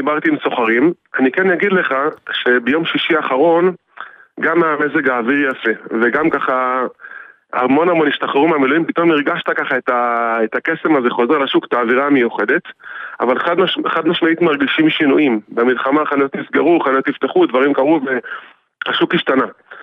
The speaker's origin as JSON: {"language": "Hebrew", "town": "Jerusalem", "region": "Jerusalem District", "country": "Israel", "tie": "born or raised there", "lives_now": "Rehavia, Jerusalem, Israel", "said": "גדלתי בשכונת גילו, עד גיל 7, ואחר כך עברתי לשוב עד ירושלים."}